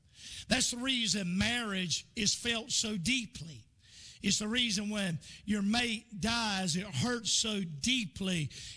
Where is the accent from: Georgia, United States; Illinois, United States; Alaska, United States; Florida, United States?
Florida, United States; In Jacksonville, Florida, my wife was raised most of her life, the majority of her life. I was raised outside of Jacksonville.